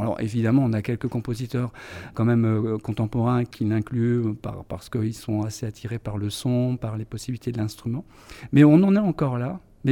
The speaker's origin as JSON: {"language": "French", "town": "Sin-le-Noble", "region": "Hauts-de-France", "country": "France", "tie": "born or raised there", "said": "J'ai vécu toute mon enfance à Saint-Lenoble, Donc voilà, je suis allé au collège, etc., aux écoles de Saint-Lenoble, ensuite à Douai, et j'ai fait mes études de musique à Douai."}